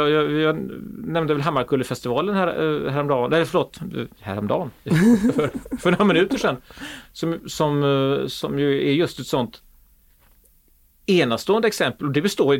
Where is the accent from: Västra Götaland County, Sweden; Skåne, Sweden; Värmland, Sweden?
Västra Götaland County, Sweden; Gothenburg; Vi är göteborgare.